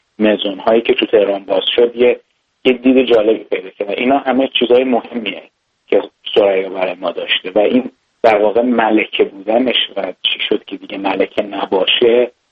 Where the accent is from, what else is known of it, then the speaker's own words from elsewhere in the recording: Iran; ما ایرانی هستیم